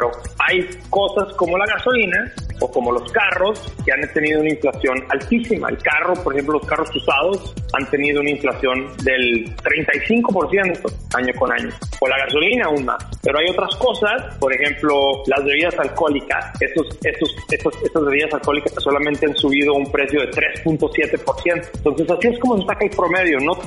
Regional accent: Mexico; como somos nosotros los mexicanos muy curiosos y muy ingenuos

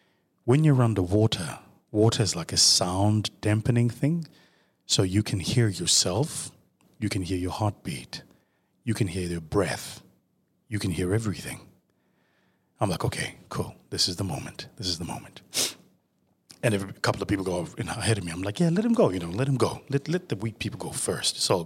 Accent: South Africa; first language Zulu; English is a second language; If I count it down in my native language, if I count it down in isiZulu, it's definitely going to work.

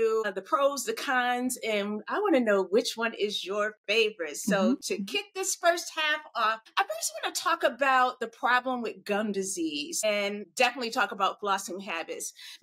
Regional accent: Michigan, United States; now in New York City, United States; It's a little cold in New York City, but you know what? I love the cold. I grew up in Michigan, so I'm used to it.

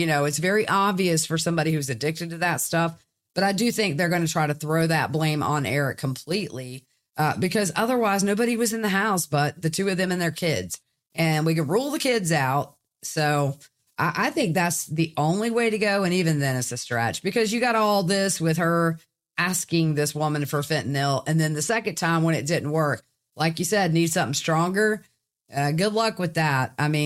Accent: the South, United States; accent: Southern; my Southern accent would give me away a little bit that I wasn't a local.

